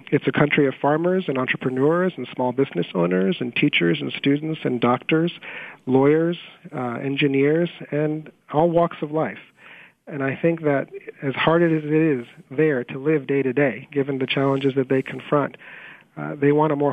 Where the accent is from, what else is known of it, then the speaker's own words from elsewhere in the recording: Ohio, United States; also born or lived in Illinois / Syracuse; born and raised here in Illinois and growing up in Ohio and Syracuse.